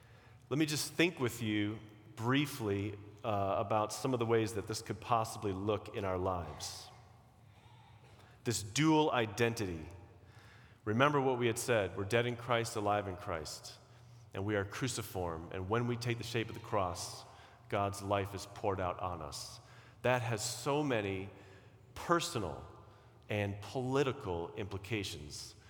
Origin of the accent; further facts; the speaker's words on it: Chicago, Illinois, United States; I grew up evangelical, which in my neighborhood that I grew up in Chicago, there were nothing but Irish Catholics.